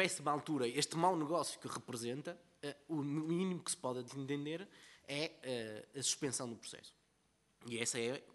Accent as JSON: {"language": "Portuguese", "town": "Porto", "region": "Norte", "country": "Portugal", "said": "eu sou do Porto"}